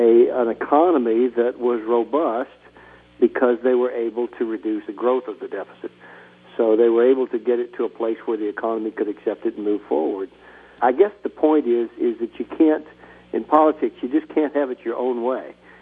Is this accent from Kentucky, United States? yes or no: no; Texas, United States; I'm Republican from Texas